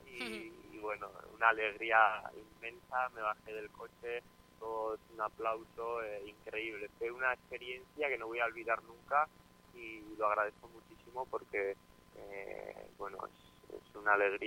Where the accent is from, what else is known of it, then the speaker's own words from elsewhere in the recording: Falces, Navarre, Spain; también agradecer el pueblo, mi pueblo Falces, porque me hicieron una sorpresa nada más llegar a casa